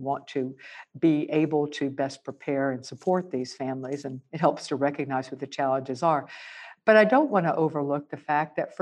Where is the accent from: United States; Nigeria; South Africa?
United States; the South; As a Southerner, I can't help but always mispronounce that.